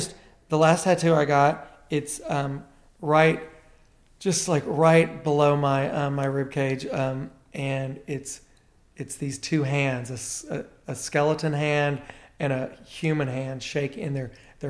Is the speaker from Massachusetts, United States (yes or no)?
no; Tennessee, United States; I'm from Tennessee.